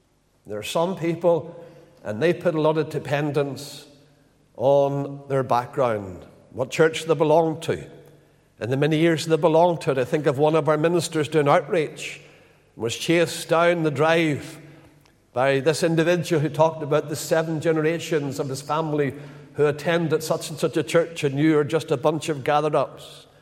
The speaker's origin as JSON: {"language": "English", "town": "Lisburn", "region": "Northern Ireland", "country": "United Kingdom", "tie": "born or raised there", "said": "Lisburn is my home town."}